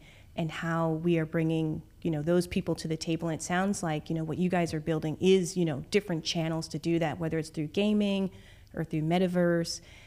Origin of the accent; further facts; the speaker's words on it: Connecticut, United States; also born or lived in China / Singapore; now in Dubai, United Arab Emirates; So I was raised in Connecticut, grew up in a very rural farmland sort of environment, and then ventured out to China and spent some time in Singapore, and now I'm here in Dubai.